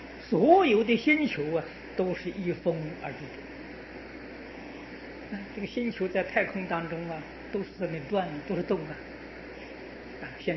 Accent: China; 这就是我们中国人所讲的啊，树神。

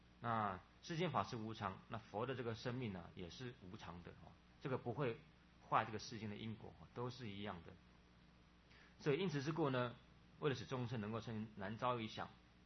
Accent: China; 那我们中国人好简啊，喜欢简略

